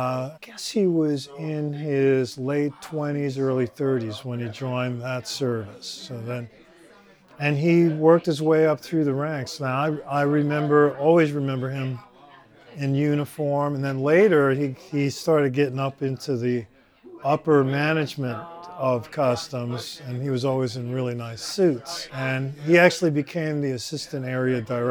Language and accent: English; Bronx, New York, United States; born there; And then, of course, I was born in Westchester Square Hospital, and it's still there.